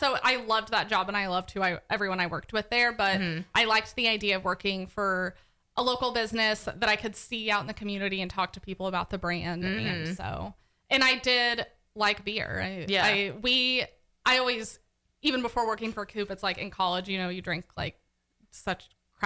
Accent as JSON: {"language": "English", "town": "Oklahoma City", "region": "Oklahoma", "country": "United States", "tie": "born or raised there", "said": "I did. I've lived in Oklahoma all my life. So I grew up in Northwest Oklahoma City, and then I went to Oklahoma State in Stillwater."}